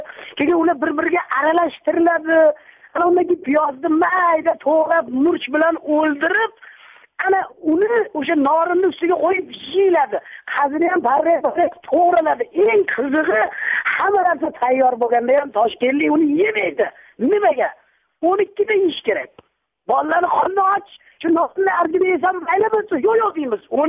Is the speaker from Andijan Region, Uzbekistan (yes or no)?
no; Tashkent, Uzbekistan; chunki men toshkentlikman, toshkentda tug'ilib o'sganman.